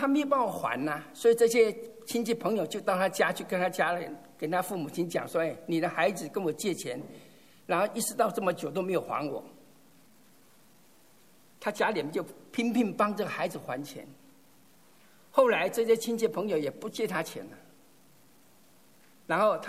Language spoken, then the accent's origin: Chinese; Taiwan; 现在其实我从台湾来，我知道台湾很多庙宇